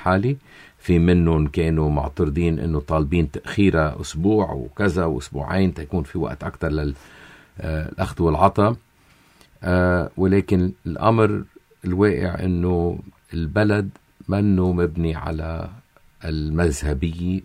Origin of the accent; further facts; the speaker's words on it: Lebanon; نحن كلبنانيين